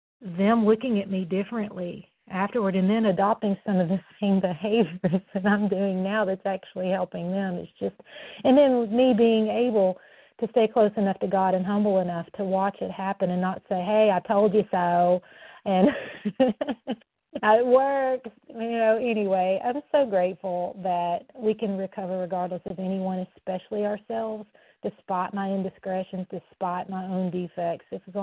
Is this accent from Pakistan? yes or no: no; Tennessee, United States; now in Orlando, United States; I'm from Tennessee, gratefully recovered, but I'm currently in Orlando, Florida.